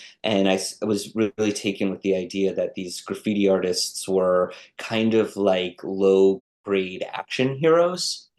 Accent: New York City, New York, United States; My parents were my dad was in the music business. I grew up in Greenwich Village.

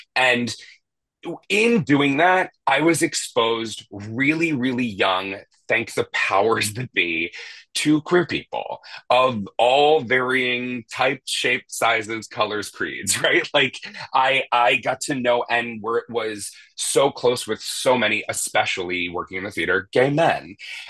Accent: Pennsylvania, United States; But I'm from Bucks County, Pennsylvania.

